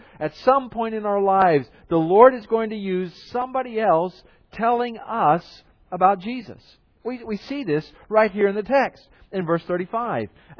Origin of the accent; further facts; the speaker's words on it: the South, United States; I grew up in the South, and so there is something of the Christian culture that sort of oozes around you and you pick up just by living in the area.